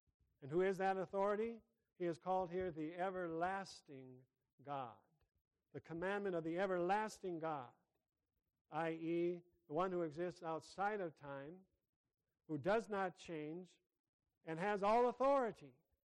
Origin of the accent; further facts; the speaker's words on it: South Dakota, United States; back in my hometown, small town in South Dakota